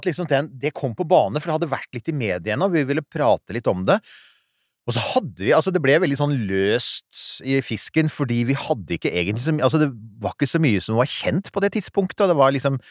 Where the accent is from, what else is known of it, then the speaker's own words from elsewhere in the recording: Rykkinn, Akershus, Norway; sånn der jeg vokste opp på Rykken. Det var liksom mer å kline til hverandre eller sånt. Så, ja, det var en røft plass.